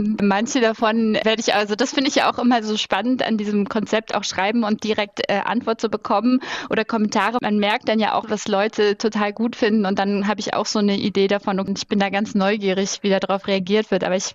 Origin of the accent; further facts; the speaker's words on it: Berlin, Germany; da, wo ich herkomme, aus der Platte in Hohenschönhausen